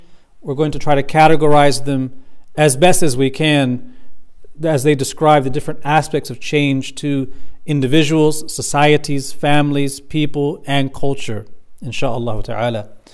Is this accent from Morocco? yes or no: yes; Morocco; because I came from Morocco before coming here